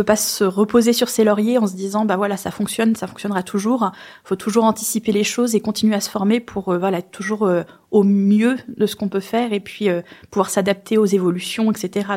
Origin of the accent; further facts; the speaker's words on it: Centre-Val de Loire, France; now in Neuilly-les-Bois, France; Je viens du Loir-et-Cher. Je me suis installée dans l'Indre à Neuilly-les-Bois en 2020. Je suis arrivée en même temps que le Covid.